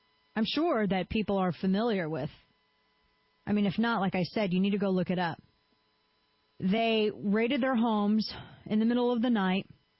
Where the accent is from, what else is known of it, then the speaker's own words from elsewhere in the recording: Fenton, Missouri, United States; ending the book tour for this particular book, my second book, in my hometown. It's going to take place 6 to 8 p.m. Friday, Gander Mountain in Fenton, just outside of St. Louis.